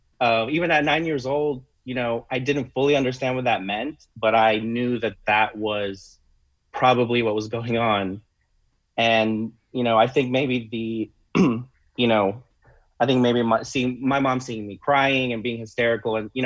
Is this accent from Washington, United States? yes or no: no; California, United States; even though I was growing up in California, I was very much growing up in my parents' sphere of what was okay in the world.